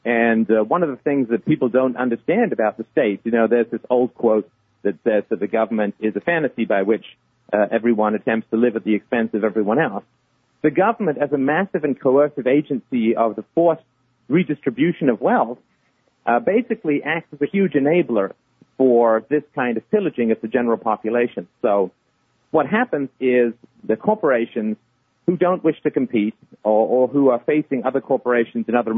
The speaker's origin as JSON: {"language": "English", "region": "England", "country": "United Kingdom", "tie": "born or raised there", "also_born_or_lived": "Ireland", "said": "it's a French name, although I was born in Ireland and grew up in England."}